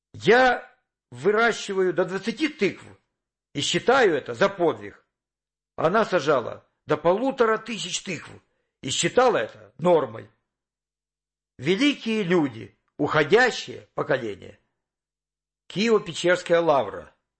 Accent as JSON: {"language": "Russian", "town": "Dmitrovka", "region": "Donetsk Oblast", "country": "Ukraine", "tie": "born or raised there", "said": "Родился я на Донбассе, в 20 километрах от Донецка. Детство прошло в деревне Дмитровка."}